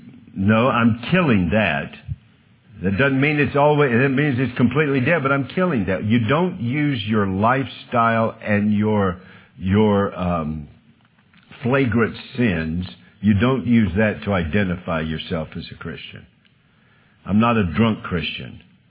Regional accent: the South, United States; As a Southerner, I have a hard time saying that the way I need to say it.

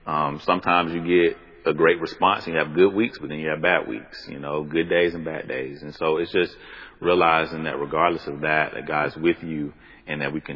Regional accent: Fairfield, United States; I mean, I grew up in Fairfield, so I know people in Fairfield.

